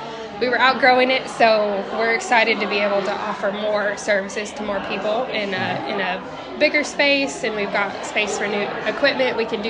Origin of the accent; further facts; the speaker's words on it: Marion, Kentucky, United States; Yeah, so I grew up in Marion. I've lived there all my life other than college.